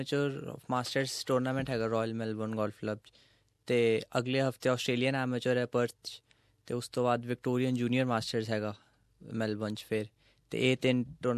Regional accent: Patiala, Punjab, India; ਮੈਂ ਸਟਾਰਟ ਕੀਤੀ ਸੀ ਜਦੋਂ ਮੈਂ 4 ਸਾਲ ਦਾ ਸੀਗਾ, ਆਪਣੇ ਪਾਪਾ ਨਾਲ ਅਸੀਂ ਪਟਿਆਲਾ ਤੋਂ CGA ਇੱਕ ਹੈਗੀ ਚੰਡੀਗੜ੍ਹ 'ਚ ਰੇਂਜ, ਅਤੇ ਉੱਥੇ ਅਸੀਂ ਜਾਈਦਾ ਸੀ

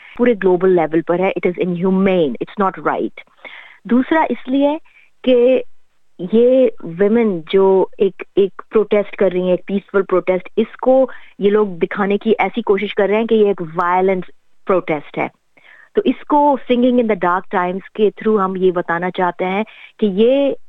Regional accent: India; now in Australia; میں خود انڈیا سے ہوں، میری فیملی، میرے بھائی بہن، میرے کزن سارے انڈیا میں رہتے ہیں، دلی میں رہتے ہیں

